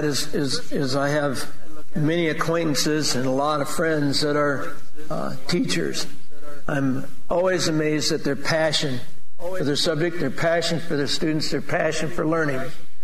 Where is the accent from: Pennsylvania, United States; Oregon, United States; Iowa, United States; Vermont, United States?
Iowa, United States; Webster City; In my hometown, we have a medical doctor. My hometown is Webster City.